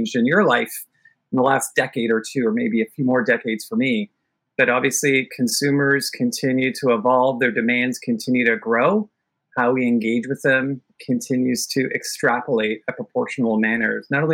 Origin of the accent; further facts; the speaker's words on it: Toronto, Ontario, Canada; I've been lived in the U.S. For several years. I'm from Toronto.